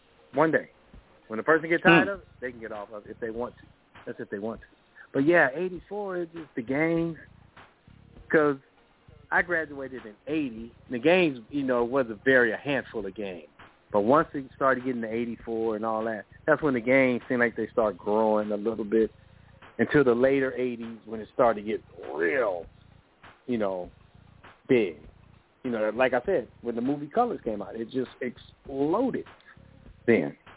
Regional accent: Compton, California, United States; I mean, to me, because we're from Compton, it's no big thing.

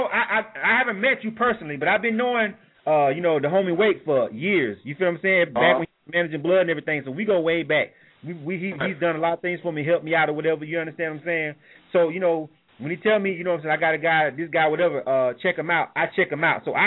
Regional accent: Florida, United States; You represent for the home state. I'm from Florida myself, too.

